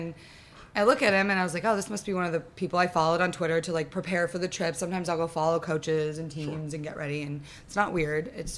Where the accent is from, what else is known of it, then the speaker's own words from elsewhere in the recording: California, United States; even though we're from California and we probably get a little bit of a bad rap, everyone's been great.